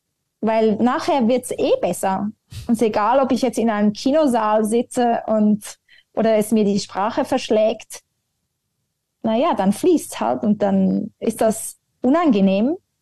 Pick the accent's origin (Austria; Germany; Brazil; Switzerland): Switzerland; Zurich; Ich bin in der Altstadt von Zürich aufgewachsen und wollte in der Natur sein.